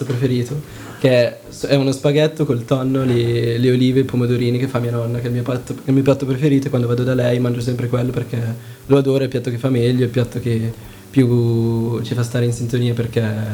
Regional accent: Milan, Lombardy, Italy; ho 21 anni, sono di Milano, sono nato a Milano ma vivo in provincia a Magnago, che è un piccolo paesino vicino a Busto Arsizio.

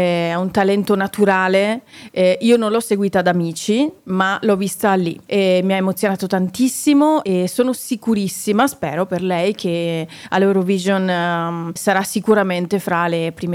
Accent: Veneto, Italy; sono veneta

